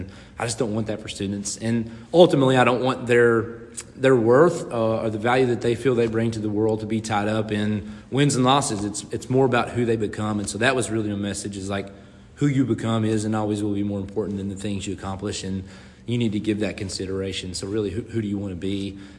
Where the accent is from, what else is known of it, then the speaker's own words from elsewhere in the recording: Frenchburg, Kentucky, United States; I'm from Frenchburg, Kentucky, originally a little town of about 500 people right in the foothills of the Appalachian Mountains. And I'm proud to call that place home.